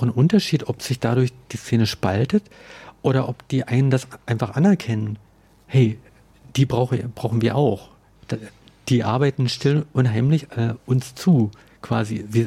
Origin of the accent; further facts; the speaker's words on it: Brandenburg an der Havel, Brandenburg, Germany; also ich denke dann an meine Heimatstadt Brandenburg